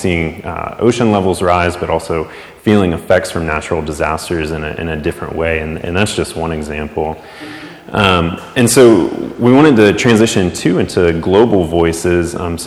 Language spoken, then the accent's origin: English; North Carolina, United States; So my family lives in North Carolina. I grew up in North Carolina. Luckily, there are enough inland to not be overly affected by hurricanes.